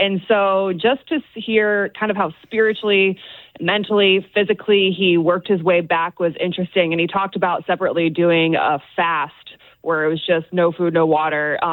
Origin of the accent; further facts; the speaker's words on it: Chicago, Illinois, United States; And, I mean, I grew up in Chicago. I hated the Packers growing up.